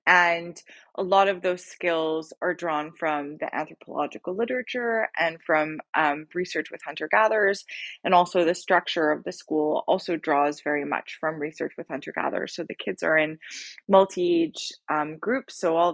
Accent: Montreal, Quebec, Canada; So I moved out to the country for the first time, because I'm from a city, I'm from Montreal.

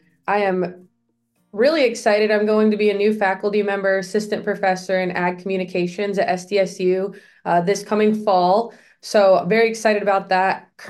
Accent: Michigan, United States; born there; also born or lived in Stillwater, Oklahoma; So I actually went to school in Oklahoma, which is crazy, but I was born in Michigan and there was no way I was going to Ohio State.

